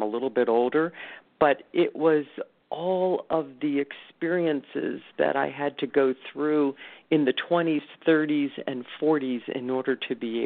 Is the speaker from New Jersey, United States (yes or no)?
no; Washington, District of Columbia, United States; now in Chicago, United States; I grew up on the East Coast in the Washington, D.C. area, and I went to school in the Midwest and ended up coming to Chicago and staying here.